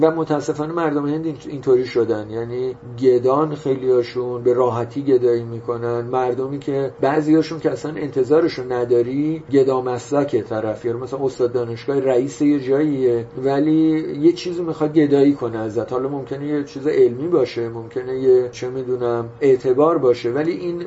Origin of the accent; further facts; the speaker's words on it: Iran; من گفتم نخیر ایرونی هم